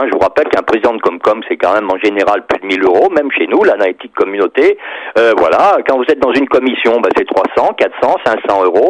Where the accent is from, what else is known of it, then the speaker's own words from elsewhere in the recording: Auvergne-Rhône-Alpes, France; dans mon patelin, du Nord-Isère, où j'habitais, où on faisait la batteuse à vapeur